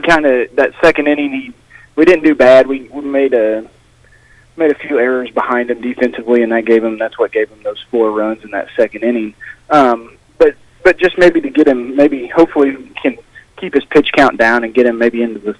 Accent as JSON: {"language": "English", "town": "Jamesport", "country": "United States", "tie": "born or raised there", "said": "I grew up in Jamesport"}